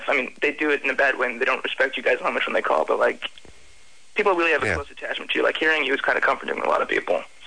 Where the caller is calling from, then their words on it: Sacramento, California, United States; Northern California.